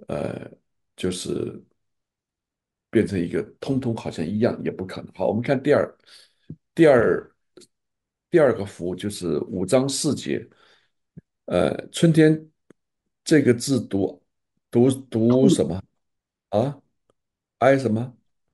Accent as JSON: {"language": "Chinese", "country": "China", "tie": "born or raised there", "said": "我是在大陆成长的，但是我是因为从小写书法嘛，所以我是一直写繁体字的"}